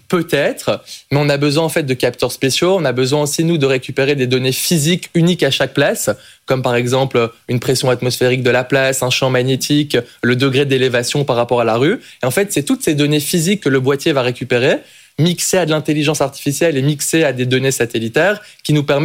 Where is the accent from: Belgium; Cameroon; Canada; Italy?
Belgium; now in France; Je suis belge, mais j'habite en France depuis maintenant une dizaine d'années. J'ai fait mes études en France.